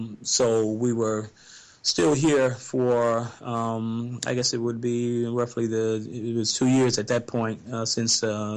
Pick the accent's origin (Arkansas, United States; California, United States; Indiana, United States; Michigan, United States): Indiana, United States; Gary; now in Tennessee, United States; I'm from the Chicago area, Gary, Indiana. It's where I was born and raised, and actually where Q grew up as well.